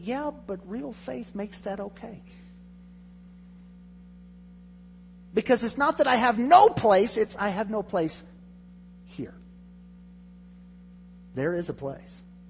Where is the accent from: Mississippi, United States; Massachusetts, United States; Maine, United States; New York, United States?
Mississippi, United States; Greenville; born there; also born or lived in Springfield, Missouri; I was born in Greenville, Mississippi, but don't have any remembrance of that. We moved away. I was about a year and a half old. Went to Springfield, Missouri. Were there for several years, up to about 79, and then went to Mississippi for a while